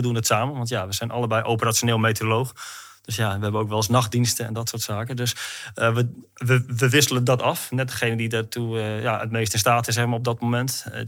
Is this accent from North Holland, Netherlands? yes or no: yes; North Holland, Netherlands; je hoeft geen Fries zijn. Ik kom uit West-Friesland.